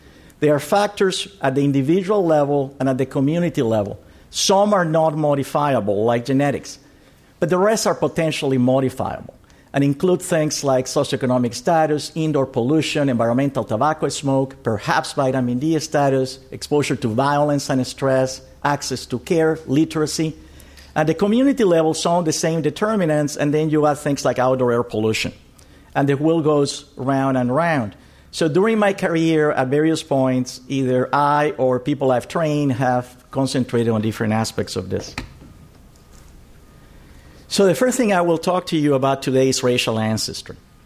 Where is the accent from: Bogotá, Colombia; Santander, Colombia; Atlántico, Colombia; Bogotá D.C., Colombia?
Atlántico, Colombia; Barranquilla; you have my comadre … who's from my hometown, Barranquilla.